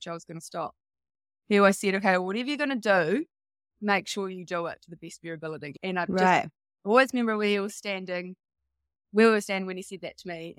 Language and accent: English; Canterbury, New Zealand; also born or lived in Wanaka; I'm originally from Wanaka. Grew up on a farm in Mid-Canterbury. My family now live in Wanaka, and so, yeah, grew up on a farming family.